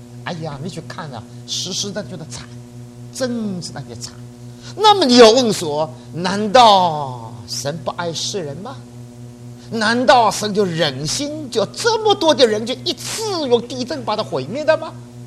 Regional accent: New York, United States; 我从纽约来

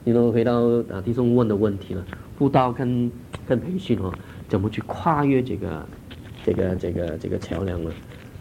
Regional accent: Hong Kong; 跟我们在香港长大了

